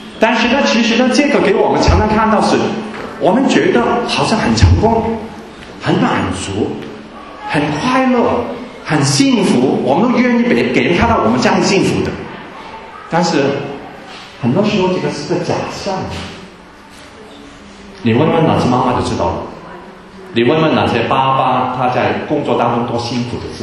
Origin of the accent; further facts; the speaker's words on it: Guangdong, China; 我们广东人说一个女一个子，一个女一个子